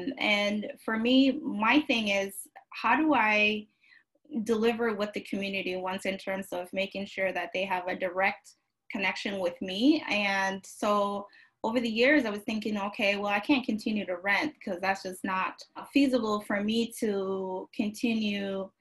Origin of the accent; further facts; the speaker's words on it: Somalia; because growing up in Somalia, everything was just prepared and fresh.